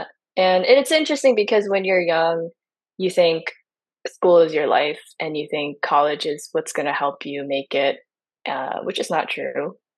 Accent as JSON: {"language": "English", "country": "United States", "tie": "born or raised there", "said": "So I am Chinese American. My parents are not immigrants. My grandparents are. Mm-hmm. So my parents were raised in the States. I was raised in the States."}